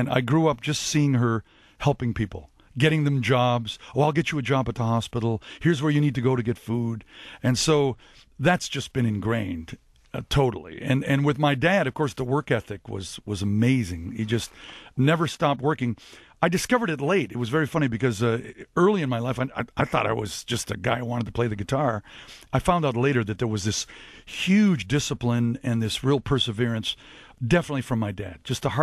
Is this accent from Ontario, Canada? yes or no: yes; Windsor, Ontario, Canada; We grew up in Windsor, Ontario.